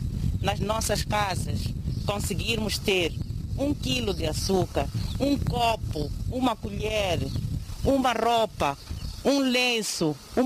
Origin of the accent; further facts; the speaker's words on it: Mozambique; também essas pessoas precisam de apoio de todos nós como moçambicanos